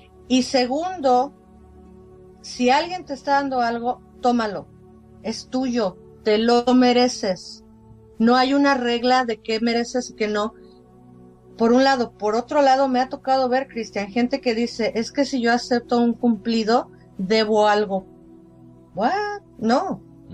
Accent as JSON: {"language": "Spanish", "country": "Mexico", "said": "somos los dos somos mexicanos y tenemos esta cultura en México."}